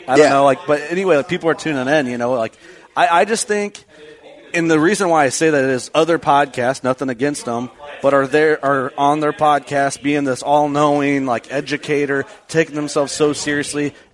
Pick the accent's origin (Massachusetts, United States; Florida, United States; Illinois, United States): Illinois, United States; I grew up hunting deer in Illinois, you know?